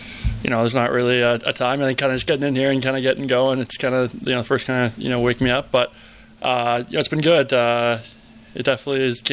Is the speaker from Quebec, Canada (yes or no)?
no; Mississauga, Ontario, Canada; I'm from Mississauga. It's only, you know, an hour and a half down the road, so not a far trip